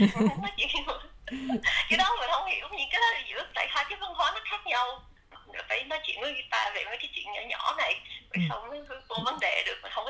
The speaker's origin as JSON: {"language": "Vietnamese", "town": "Springvale", "region": "Victoria", "country": "Australia", "tie": "born or raised there", "said": "Mình lớn lên ở Springvale thì Springvale nó cũng có nhiều người Việt lắm. Mình sống lên ở Springvale nên xung quanh mình đi học, mình bạn mình đều người Việt hết. Mình ra chợ cũng gặp người Việt nữa"}